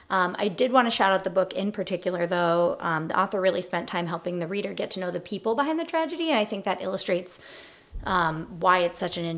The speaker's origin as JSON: {"language": "English", "country": "United States", "said": "I can barely speak American English, my first language"}